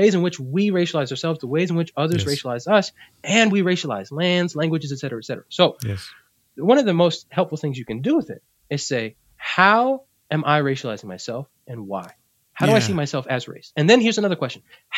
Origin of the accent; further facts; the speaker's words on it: Puerto Rico; I'm down in Boricua, in Puerto Rico, I'm part of the racialized majority in terms of the island. Why? Because I'm Puerto Rican. I'm from Puerto Rico.